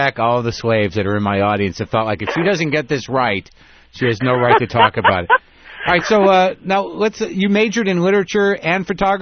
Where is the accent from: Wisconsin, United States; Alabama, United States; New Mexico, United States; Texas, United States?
New Mexico, United States; No, I grew up in New Mexico. We were part of a small tribe of Jews that went to non-Jewish camp.